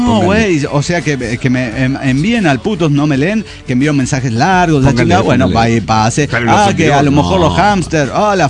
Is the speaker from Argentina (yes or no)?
no; Mexico City, Mexico; now in Kilgore, United States; de Kilgore.